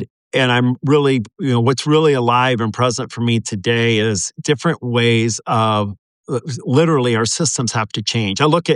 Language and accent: English; Omaha, Nebraska, United States; I'm from Omaha, Nebraska.